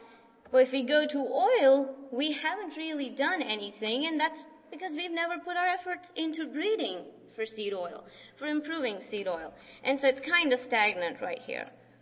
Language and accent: English; India; And I come from India, where, you know, when I grew up, we actually ate potato chips.